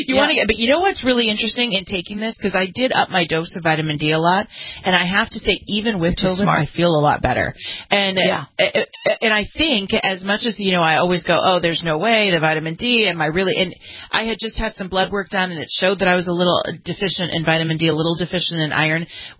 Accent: California, United States; we'll talk about a lawsuit that's going on in my home state of California against our governor

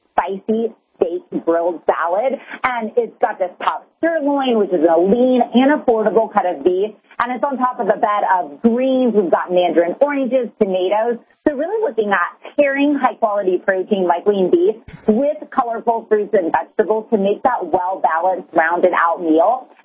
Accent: Texas, United States; No, girl, I'm from Texas, so snowboarding is not really at the top of my list. I've walked in snow, so that's important.

